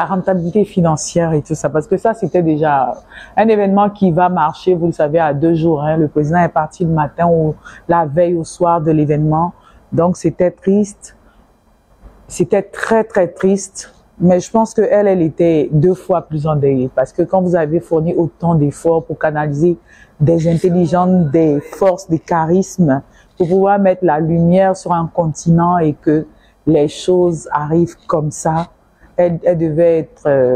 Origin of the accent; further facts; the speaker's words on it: Togo; moved away as an adult; Donc, je suis partie du Togo.